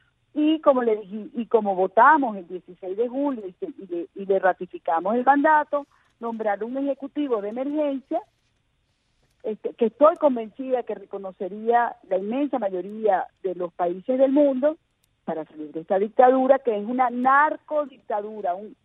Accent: Venezuela; yo soy venezolana

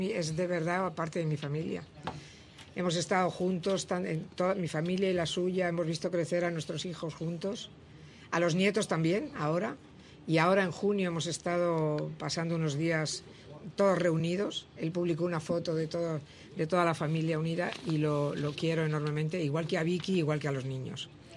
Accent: Spain; soy una española, que quiero hablar de Cuba

